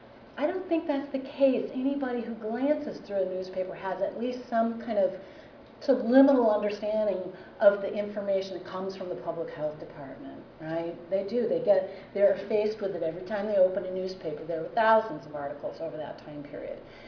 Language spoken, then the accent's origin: English; Portland, United States; I'm from Portland, so we do all that there.